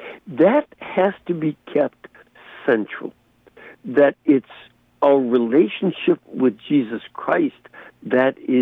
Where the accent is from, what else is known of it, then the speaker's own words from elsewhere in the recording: Chicago, Illinois, United States; also born or lived in Florida / Colorado Springs / Wilmington, Delaware / Cleveland, Ohio; I was born in Chicago. When I was 2.5, we moved down to Florida. And then we came back to Chicago after a few years.